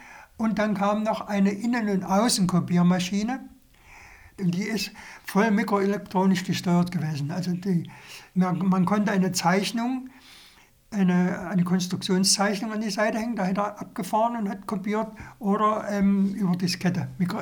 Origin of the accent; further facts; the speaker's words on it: Stadtilm, Thuringia, Germany; born there; Ich bin geboren 1938 in Stadt Ilm. Das ist ein Städtchen zwischen Ilmenau und Weimar.